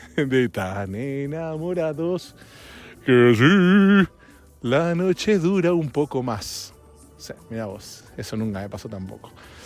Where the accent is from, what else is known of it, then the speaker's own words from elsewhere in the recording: Argentina; moved away as an adult; now in United States; Acá en Estados Unidos, vos podés, se alquila por año la casa. No es como en Argentina, son 3 años, 2 años, no sé. Acá es, creo que es 3 años en Argentina el alquiler, creo. En mi época era así, no sé ahora.